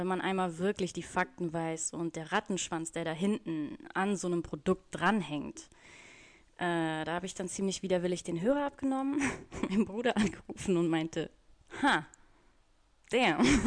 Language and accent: German; Bonn, North Rhine-Westphalia, Germany; moved away as an adult; ich komme ursprünglich aus Bonn. Ich bin dann mit 20, also vor 10 Jahren, auf eine 5-jährige Weltreise losgestartet.